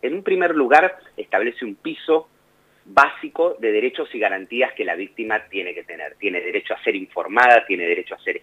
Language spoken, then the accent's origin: Spanish; Avellaneda, Buenos Aires Province, Argentina; Yo soy familiar de víctima, soy abogado, como te dije, soy de Avellaneda.